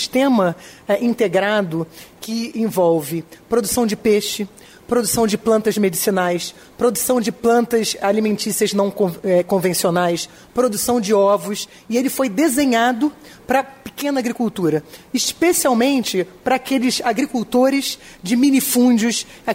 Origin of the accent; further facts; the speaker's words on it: Brazil; Nós, como brasileiros, como Brasil, temos que inspirar